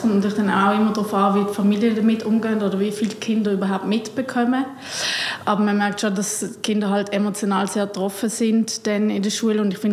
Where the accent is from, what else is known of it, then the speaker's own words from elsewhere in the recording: Basel, Basel-Stadt, Switzerland; Ich bin 32 Jahre alt. Ich bin in Basel aufgewachsen.